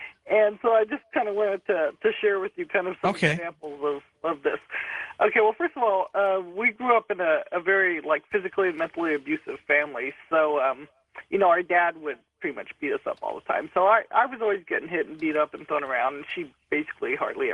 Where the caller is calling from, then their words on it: Los Angeles, California, United States; I'm calling from Los Angeles.